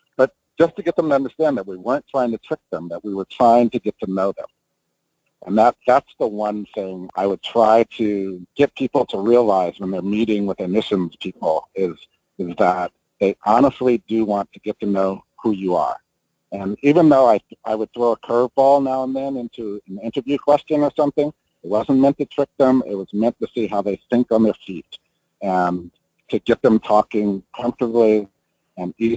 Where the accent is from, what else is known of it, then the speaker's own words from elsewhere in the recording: West Point, New York, United States; born there; I'm a military brat, and that means that my father was in the service. He was a cook in the Air Force, and I was born at a military base called West Point in New York.